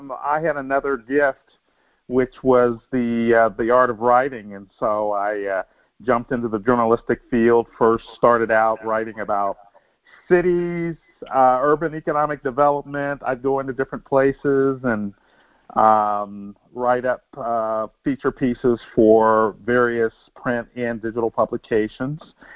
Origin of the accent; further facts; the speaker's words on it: Midwest, United States; I'm a Midwesterner, a proud graduate of The Ohio State University